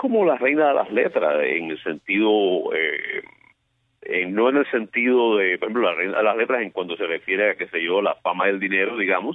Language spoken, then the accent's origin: Spanish; Havana, Cuba; born there; yo nací en La Habana. Mis padres, mi madre era de Ciego de Ávila.